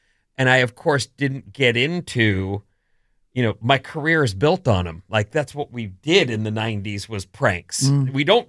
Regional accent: Irvine, California, United States; This is a weird one because I grew up in Orange County.

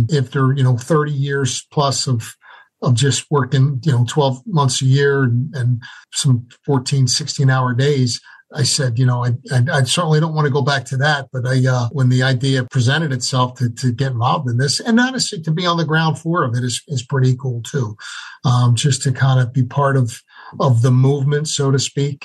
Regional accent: Abington, Pennsylvania, United States; Temple was an easy job for me because I was from Abington, PA.

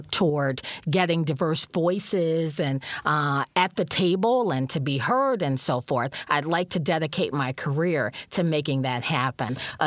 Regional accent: Chicago, Illinois, United States; I grew up on the west side of Chicago. I'm African American.

